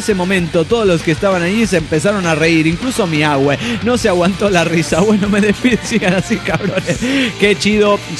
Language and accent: Spanish; Oaxaca, Mexico; de Oaxaca, México.